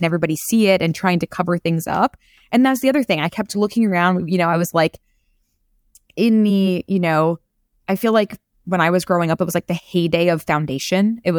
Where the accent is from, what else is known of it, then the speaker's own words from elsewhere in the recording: Queens, New York, United States; I'm from Queens. There's, you know, no one's spending $1,200 on their products.